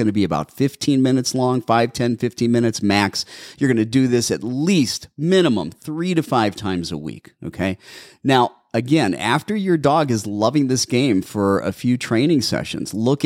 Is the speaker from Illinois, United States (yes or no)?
no; Wisconsin, United States; Hello, Carla. You're a neighbor. I'm originally from Wisconsin.